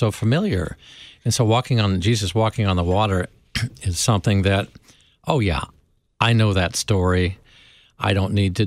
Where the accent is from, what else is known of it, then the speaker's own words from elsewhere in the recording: United States; I grew up on Lake Michigan, by the way, so I love talking about water and boats and so forth.